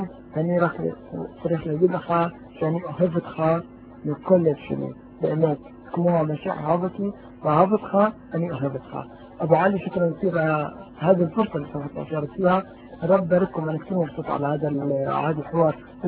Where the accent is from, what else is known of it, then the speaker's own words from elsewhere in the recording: Palestine; وانا بحب احكي لكم انا فلسطيني